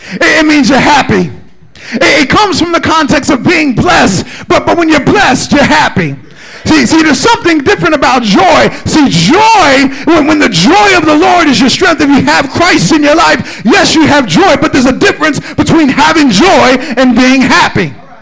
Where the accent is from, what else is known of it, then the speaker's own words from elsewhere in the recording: Pennsylvania, United States; born there; See, I was born in Tasker Projects.